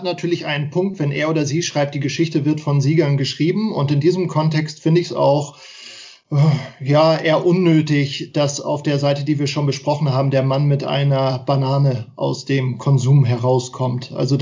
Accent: West Germany, Germany; Ich bin Wessi, der gerne Ost-TV gesehen hat.

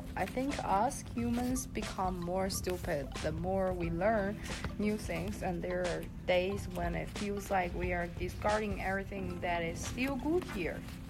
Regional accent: China; I'm from China.

